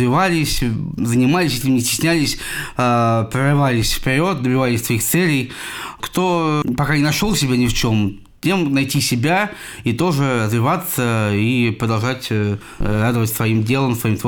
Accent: Tula, Tula Oblast, Russia; есть про мой родной город, про Тулу

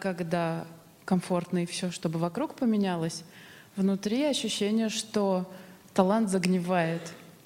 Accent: Stavropol, Stavropol Krai, Russia; я из Ставрополя.

